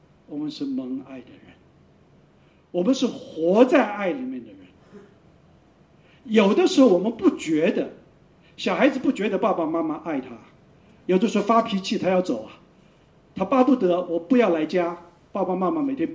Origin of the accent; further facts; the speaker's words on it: China; moved away; 我是中国人，我来到这里